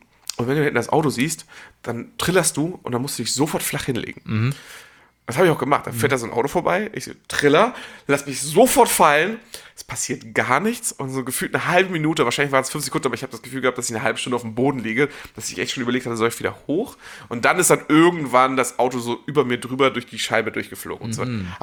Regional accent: Bad Segeberg, Schleswig-Holstein, Germany; weil ich bin in der Nähe von Bad Segeberg aufgewachsen

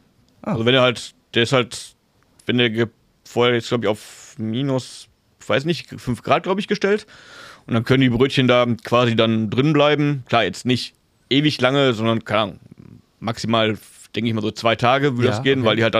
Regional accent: Essen, North Rhine-Westphalia, Germany; gebürtig aus Essen, aufgewachsen quasi im Schatten der Zicke-Zollverein in Essen-Kallenberg.

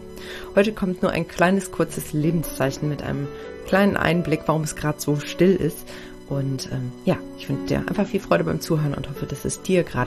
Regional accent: Aachen, North Rhine-Westphalia, Germany; ich verlasse jetzt meine Heimatstadt Aachen, wo ich eigentlich immer gelebt habe. Ich war zwar viel im Ausland unterwegs, aber immer nur für eine begrenzte Zeit

